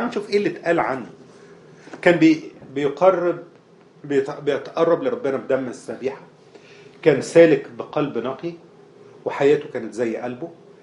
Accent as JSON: {"language": "Arabic", "region": "Upper Egypt", "country": "Egypt", "said": "عندنا في الصعيد"}